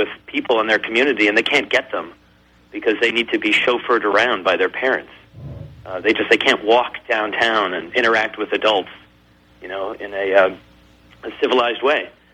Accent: United States; I'm 33, and I grew up in the American suburbs. I like to say I was hatched on a cul-de-sac in American suburbia.

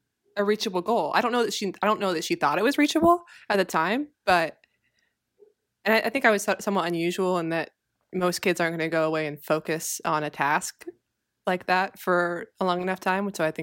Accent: San Diego, California, United States; also born or lived in Houston, United States; I was born in San Diego, and then I moved to Houston, and we lived there for 7 years before moving back to San Diego after that.

